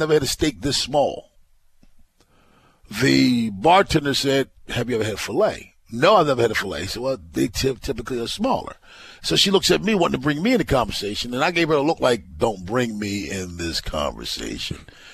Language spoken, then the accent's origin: English; Baltimore, Maryland, United States; I said, man, I'm from Baltimore.